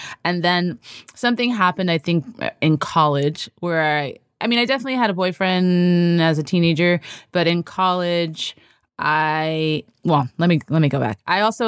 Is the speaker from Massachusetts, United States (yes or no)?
no; New York City, New York, United States; I grew up in New York City. I was taking the subway at 12. Like, you know, you just grow up fast when you grow up in New York.